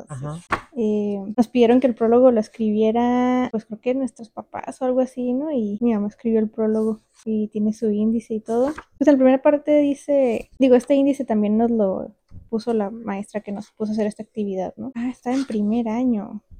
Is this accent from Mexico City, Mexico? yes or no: no; Tijuana, Baja California, Mexico; Nací aquí en Tijuana y crecí aquí en Tijuana.